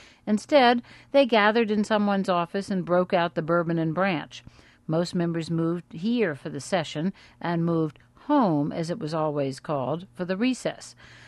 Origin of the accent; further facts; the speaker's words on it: Washington, District of Columbia, United States; Growing up in Washington in the 1950s, one of my best friends was Libby Miller.